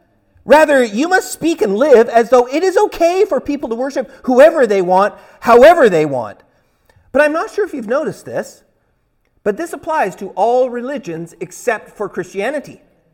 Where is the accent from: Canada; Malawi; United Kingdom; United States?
Canada; Vancouver, British Columbia; moved away; I am from Vancouver, as most of you know, and when I came to Nova Scotia, I was surprised at how much less multicultural it is than Vancouver.